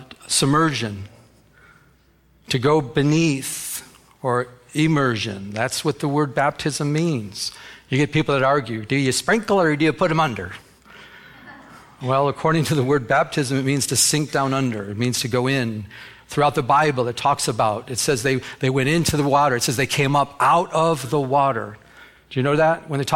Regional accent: Michigan, United States; I'm from Michigan. I could have just said, wait, it's cold.

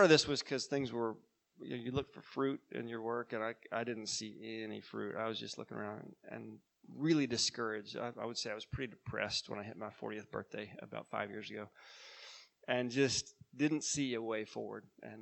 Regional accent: Midland, Texas, United States; A guy that, when I grew up in Midland, we drove all the way to California and did this camp called Opportunity Camp.

